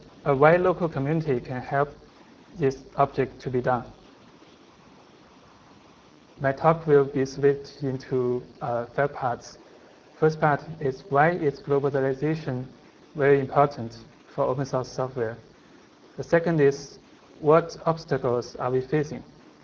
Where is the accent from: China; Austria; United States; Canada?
China; Beijing; I'm from Beijing, China.